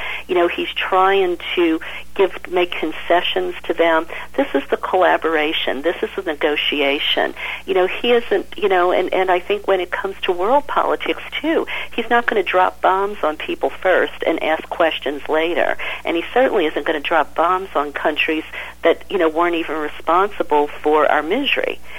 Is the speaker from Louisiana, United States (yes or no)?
yes; New Orleans, Louisiana, United States; moved away as an adult; You know, I grew up in New Orleans in the Bible Belt. My family was Catholic. And it wasn't until I was 30 years old I discovered this when I moved to California.